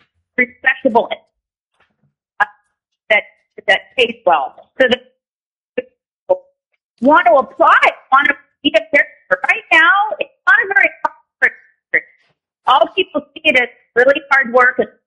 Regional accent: Homer, Alaska, United States; I'm from Homer, and I'm a caregiver.

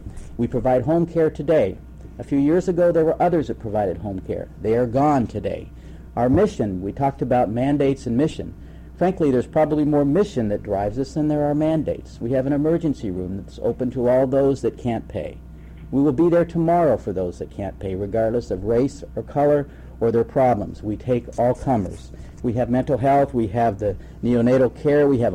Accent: Fairbanks, Alaska, United States; I'm from Fairbanks. I grew up there

